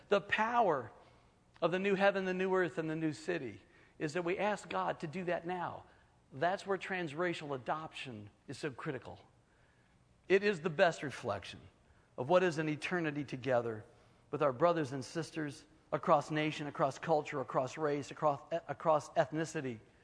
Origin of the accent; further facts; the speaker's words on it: Alexandria, Virginia, United States; I grew up in Northern Virginia, in Washington, D.C., actually in Old Town Alexandria. A very nice place.